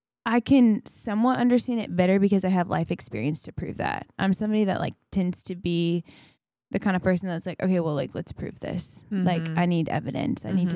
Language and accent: English; Canada; now in Nashville, United States; Like I am this Canadian living in Nashville, like this ex-ski racer living in Nashville, Tennessee, running a spin studio.